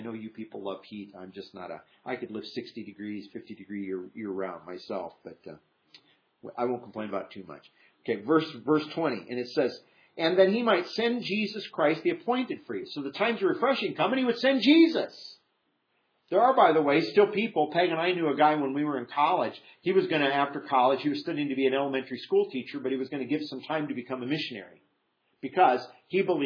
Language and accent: English; Iowa, United States; If you had hot weather like this growing up in Iowa, you know what?